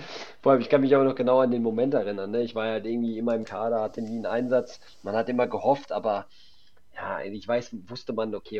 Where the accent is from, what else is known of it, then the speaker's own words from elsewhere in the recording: North Rhine-Westphalia, Germany; ich komme hier aus der Gegend